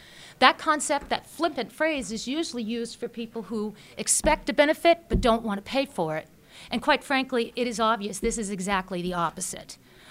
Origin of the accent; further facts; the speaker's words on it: Manchester, New Hampshire, United States; I'm from Manchester, New Hampshire, and I'm going to try to win those brevity points.